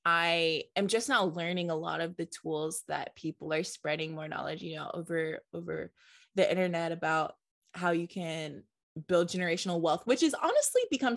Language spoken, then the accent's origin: English; Atlanta, Georgia, United States; Because, you know, I'm from Atlanta.